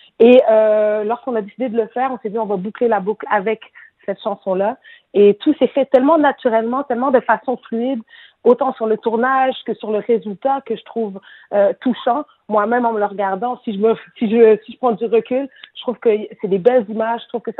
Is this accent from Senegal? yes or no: yes; Senegal; moi j'ai grandi au Sénégal, j'ai grandi ici.